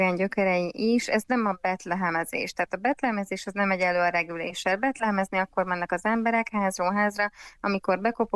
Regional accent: Zala, Hungary; én amúgy zalai származású vagyok, és ez egy dél-zalai szokás

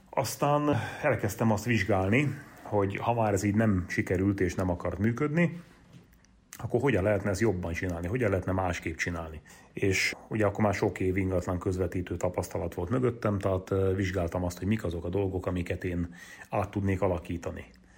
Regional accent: Karancsalja, Nógrád, Hungary; accent: Nógrád; Én Salgótarján mellett egy kisfaluban nőttem fel, Karancsalján. Innen a nógrádi akcentusom, ami talán érezhető lesz

